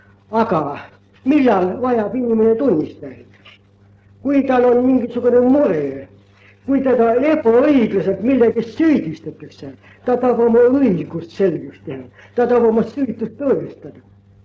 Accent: Saare County, Estonia; Ma räägisin teile ühe kogemuse minu kodukandist. Saaremaal, Lümade vallas, Kuusnime külas

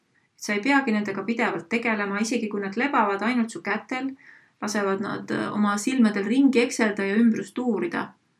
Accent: Viljandi, Viljandi County, Estonia; Viljandist pärit ja just nimelt mööda seda jõge seal plätudega või paljajalu tatsates olid need ajad ka, kus nagu mulle väga meeldis olla

